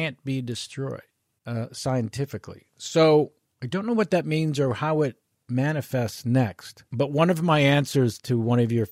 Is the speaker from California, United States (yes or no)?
yes; California, United States; In Northern California, my mom would take me to matinees